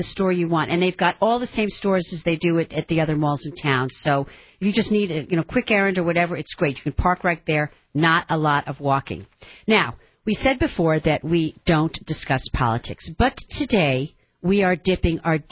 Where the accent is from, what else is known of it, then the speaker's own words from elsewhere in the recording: New York, United States; growing up in New York, we were a little ahead of time, so you dropped aspirin in your Coke.